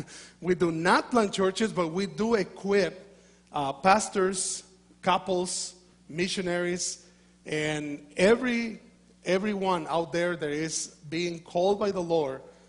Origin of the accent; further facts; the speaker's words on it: Mexico; first language Spanish; English is a second language; I'm a missionary from Mexico. So I'm still learning English.